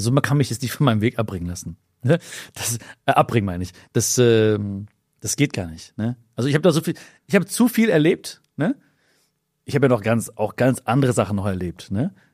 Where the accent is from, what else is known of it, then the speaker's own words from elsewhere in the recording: Germany; ich liebe Deutschland, ne? Das ist mein Heimatland. Ne? Ich bin hier geboren, ich bin so dankbar, dass meine Mama mit 17 hier hingekommen ist.